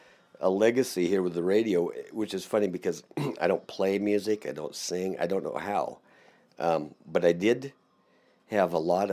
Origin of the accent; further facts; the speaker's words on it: Washington, United States; You know, I was born and raised in Washington